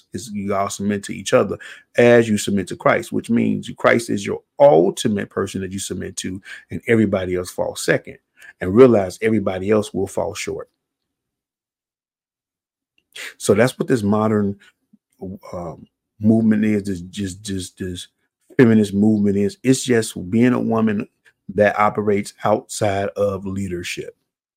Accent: United States; Yeah, I'm a pastor. Yeah, I'm an American pastor.

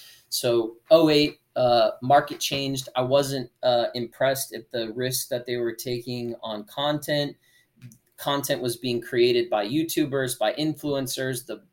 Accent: Kansas, United States; I grew up in Kansas. Like, I have like hard, strong conservative background, but I grew up in a super liberal industry.

